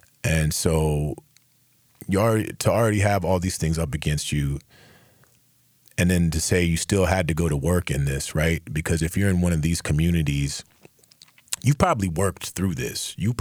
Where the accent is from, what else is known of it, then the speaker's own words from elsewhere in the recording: North Carolina, United States; Like I said, I'm from Onslow.